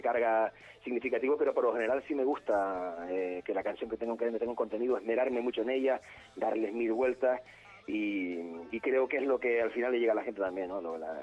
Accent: Canary Islands, Spain; soy de Tenerife, me fui para allá a tocar básicamente y bueno, ahora estoy en un pequeño parón, estoy de vuelta a la isla.

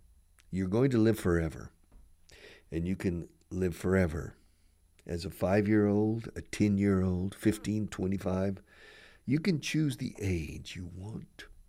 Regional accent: Texas, United States; I'm from Texas, and I don't have a Texas accent.

